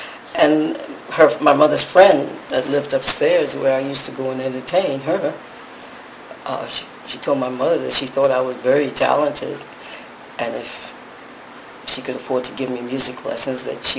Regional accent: New York City, New York, United States; born there; Yeah, I was born in Harlem.

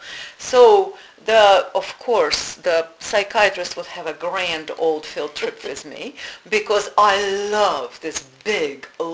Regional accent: Russia; English is a second language; I grew up in Russia, mm-hmm. and I was... literally growing up under the piano, because at that time it was still Soviet Union

